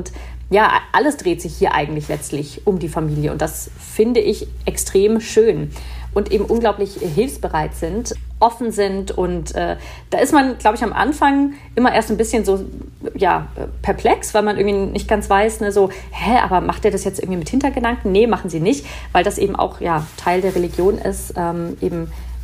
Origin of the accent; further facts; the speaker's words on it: Germany; Und dann habe ich gesagt, ja, ich bin aus Deutschland.